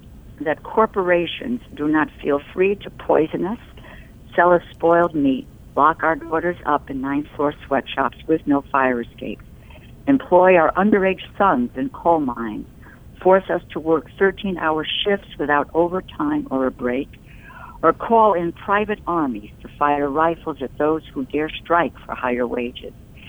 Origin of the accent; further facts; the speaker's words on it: New Haven, Connecticut, United States; born or raised there